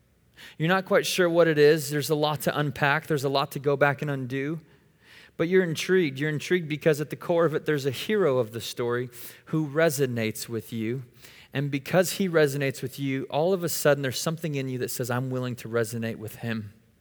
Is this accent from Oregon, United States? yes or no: yes; Oregon, United States; now in Tennessee, United States; Like, I'm from Oregon, so moving to Tennessee where people were actually nice was kind of a, I had to ease into that, right?